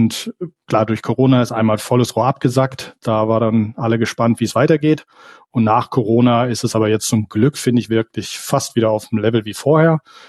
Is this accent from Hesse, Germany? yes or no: no; Porta Westfalica, North Rhine-Westphalia, Germany; now in Bamberg, Germany; Ich bin Ostwestfale. Ach. Bin in Bamberg studiert und dann hier die Frau.